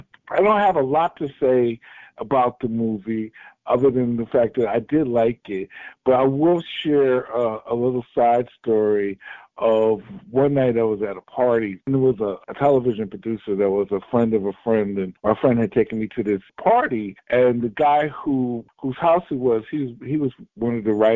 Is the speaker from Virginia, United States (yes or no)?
no; New York City, New York, United States; I love this movie so much because it does bring back those memories of growing up in New York City.